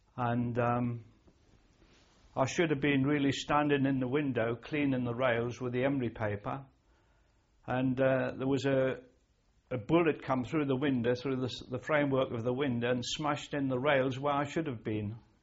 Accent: Newcastle upon Tyne, North East England, United Kingdom; born there; I was born in Newcastle upon Tyne.

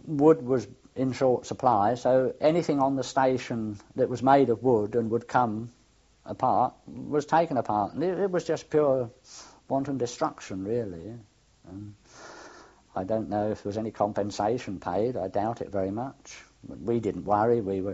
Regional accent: United Kingdom; Oh yeah, well, we're British, we're all right, don't worry about it

